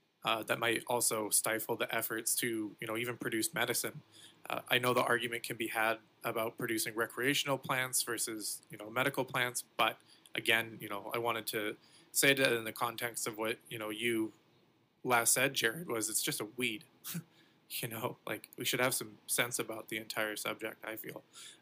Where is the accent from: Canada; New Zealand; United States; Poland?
Canada; And like born and raised in Canada, but spent 4 years down there loving the cannabis plant.